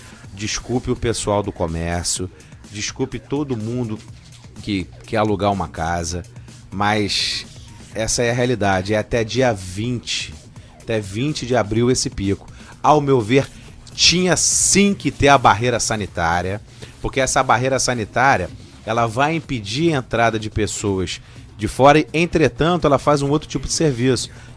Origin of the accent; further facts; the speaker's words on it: Brazil; Porque a gente é brasileiro.